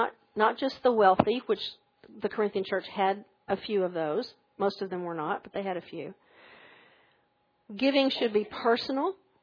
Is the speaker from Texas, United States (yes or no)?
yes; Alpine, Texas, United States; the taxes were not part of the house payment because we never did that growing up in Alpine